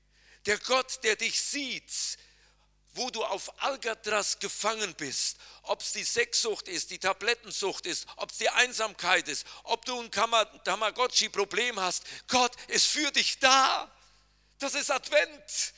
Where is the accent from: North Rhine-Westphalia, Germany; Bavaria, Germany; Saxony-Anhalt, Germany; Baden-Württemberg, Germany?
North Rhine-Westphalia, Germany; Ich kann mich daran erinnern, wenn ich als Kind im Siegerland war und es gab Gewitter